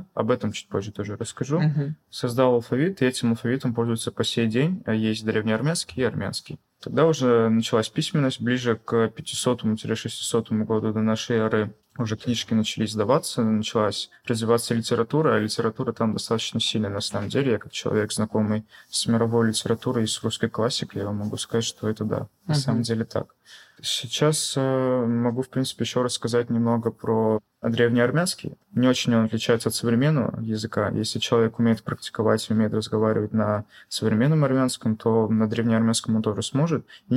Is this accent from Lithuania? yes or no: no; Yerevan, Armenia; also born or lived in Orenburg, Russia; Вкратце, я родился в Армении, мне исполнилось годик, мы переехали сюда. Были определенные последствия. Потом до 5 класса я учился здесь, в школе в Оренбурге. После мы переехали обратно. Там я учился в Ереване, в столице Армении.